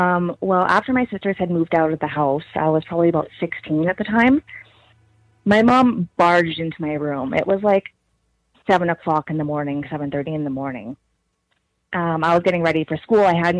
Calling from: Regina, Saskatchewan, Canada; I'm calling from Regina, Saskatchewan.

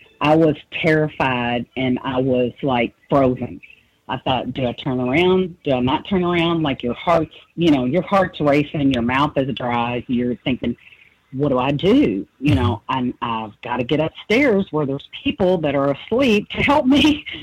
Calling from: Louisville, Kentucky, United States; I'm calling from Louisville, Kentucky.

